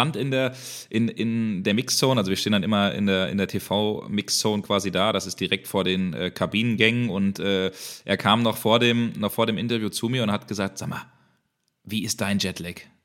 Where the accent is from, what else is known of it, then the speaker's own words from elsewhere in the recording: Frankfurt, Hesse, Germany; born there; Da habe ich natürlich als gebürtiger Frankfurter gesagt